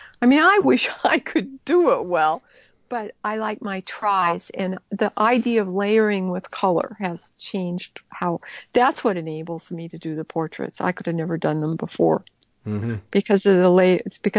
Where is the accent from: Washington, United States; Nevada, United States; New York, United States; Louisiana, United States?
Washington, United States; Seattle; I grew up in Seattle, Washington, and we were skiers